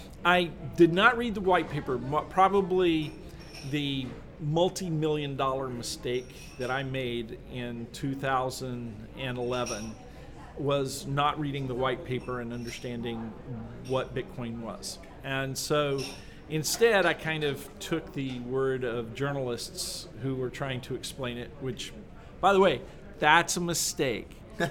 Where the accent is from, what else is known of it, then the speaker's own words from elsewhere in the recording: Louisiana, United States; I grew up south of Shreveport in Louisiana.